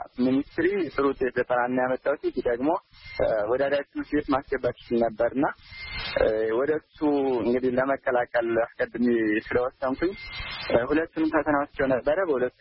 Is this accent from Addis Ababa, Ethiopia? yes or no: no; Sekela, Amhara, Ethiopia; born there; ምዕራብ ጎጃም ዞን ሰከላ ወረዳ ነው የተወለድኩት። ገጠራማ ክፍል ነው።